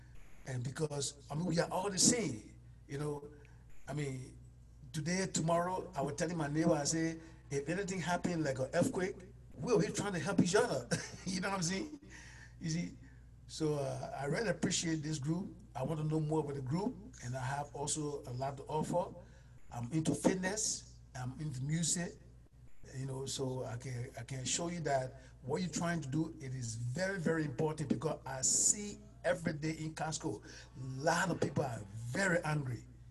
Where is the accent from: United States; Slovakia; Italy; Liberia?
Liberia; I'm from Liberia, West Africa.